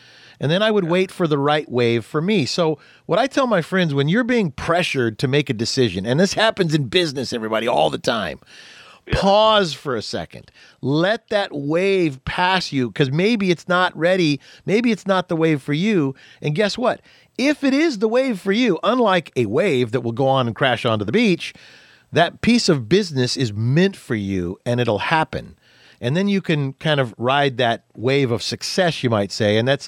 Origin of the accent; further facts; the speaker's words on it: Ventura, California, United States; Now, when I grew up in Ventura, California, on the beach, And I was, of course, I was a surfer kid.